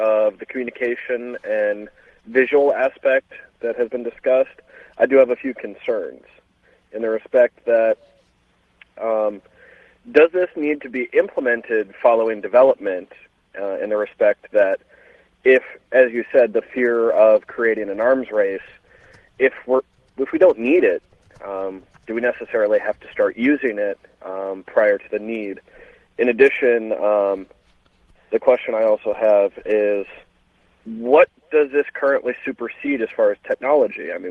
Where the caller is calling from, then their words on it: Orlando, Florida, United States; Oh, I'm sorry, from Orlando.